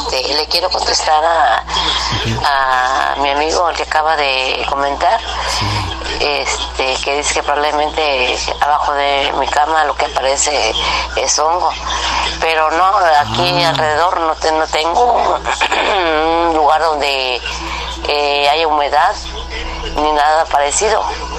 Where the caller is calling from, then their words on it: Michoacán, Mexico; de Michoacán.